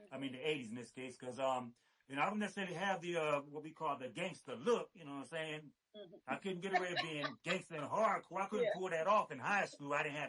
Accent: Lake Charles, Louisiana, United States; born there; now in Atlanta, United States; I'm born in Lake Charles, Louisiana. I'm an Army brat, so I never lived there, so I couldn't tell you anything about Louisiana, but born in Lake Charles, Louisiana.

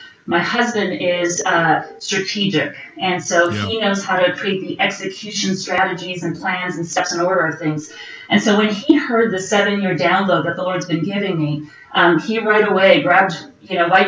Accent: Vancouver, British Columbia, Canada; before I met James, I was living in Canada. I'm from Vancouver, BC.

